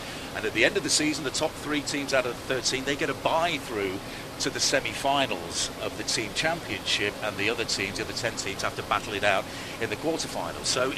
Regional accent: United Kingdom; now in United States; Well, I'm a Brit, you see, so this is perfectly normal for me.

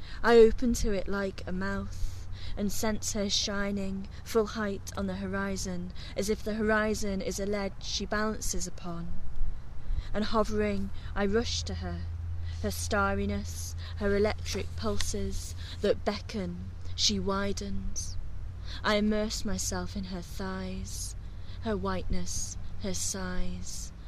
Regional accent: North West England, United Kingdom; And I grew up on the Wirral, and I spent a lot of time looking over from that side over to Liverpool

